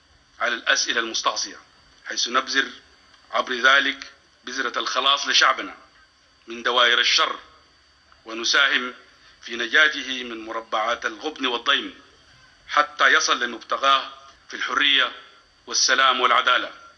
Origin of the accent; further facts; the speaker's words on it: Sudan; مساندة أي مشروع للتفاهم بيننا كسودانيين. إن بلدنا بلد متعدد الإثنيات والأعراق، متعدد الأديان والثقافات